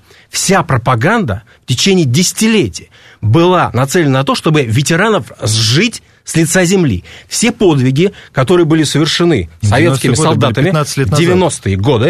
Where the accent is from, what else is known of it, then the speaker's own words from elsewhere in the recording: Moscow, Russia; Да, естественно, я сам москвич